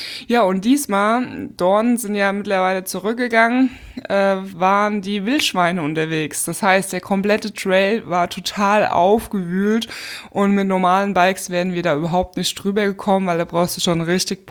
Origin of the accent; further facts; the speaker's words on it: Spain; Das ist eine spanische Firma und hat ihren Hauptsitz hier in meinem Heimatort.